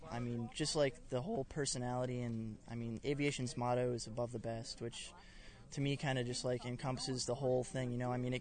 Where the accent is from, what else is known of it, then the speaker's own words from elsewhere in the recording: Connecticut, United States; I'm from Connecticut, and, you know, I mean, it's the north, but, I mean, it still gets dark at night there